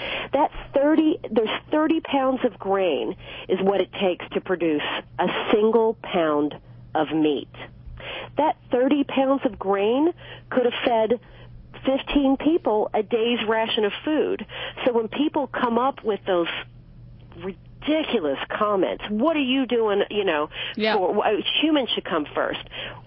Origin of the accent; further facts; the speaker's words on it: the South, United States; I grew up in the South, and I came from a very Christian family